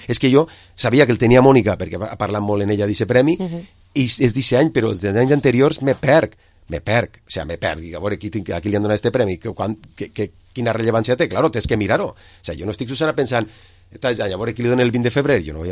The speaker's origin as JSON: {"language": "Catalan", "town": "Vila-real", "region": "Valencian Community", "country": "Spain", "said": "Jo sóc més de Vila-real que menja margarina."}